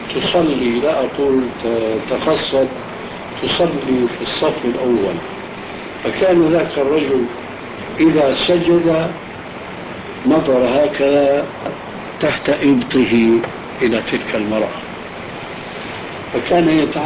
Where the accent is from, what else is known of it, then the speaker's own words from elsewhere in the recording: Syria; عندنا في سوريا